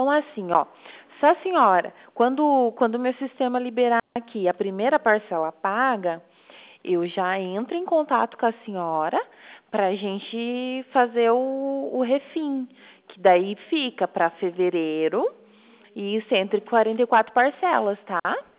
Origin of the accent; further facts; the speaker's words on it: South Region, Brazil; O meu número é o começo, o DDD é 45. Não se assusta, que eu sou do Sul.